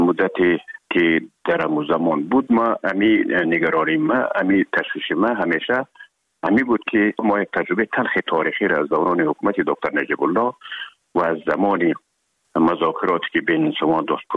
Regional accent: Herat, Afghanistan; now in Kabul, Afghanistan

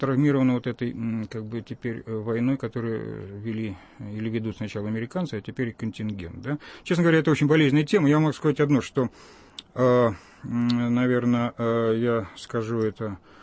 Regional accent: Moscow, Russia; выясняет буквально быстро, что я действительно из Москвы

